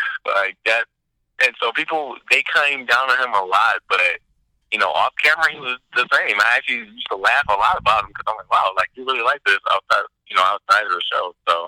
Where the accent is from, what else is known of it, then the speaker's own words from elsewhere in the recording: Michigan, United States; now in Los Angeles, United States; No, I'm actually from Michigan.